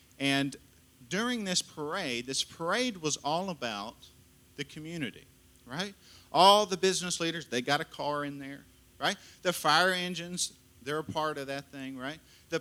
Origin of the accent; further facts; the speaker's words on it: Terrell, Texas, United States; I grew up in Terrell.